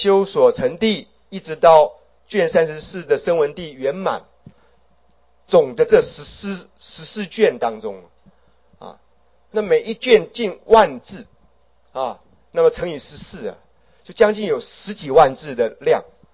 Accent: China; 可以说是我们中国人的福报啊，中国人的福报。

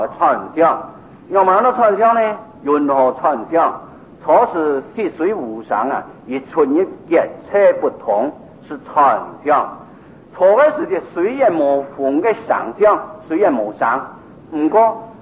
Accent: Taiwan; 毕竟我们台湾人养家挺多

